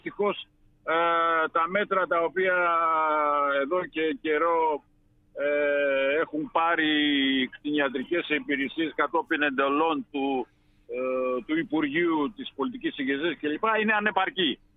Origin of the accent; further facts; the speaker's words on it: Central Macedonia, Greece; σαν και είμαι από Χαλκιδική, Θεσσαλονίκη.